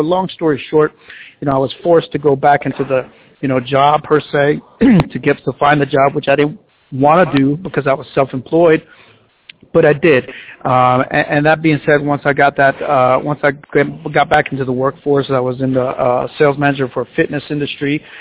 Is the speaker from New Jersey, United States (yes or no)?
yes; New Jersey, United States; first language Spanish; English is a second language; Spanish was my first language, and then of course I grew up in New Jersey, then moved to the south of North Carolina about 20 years ago.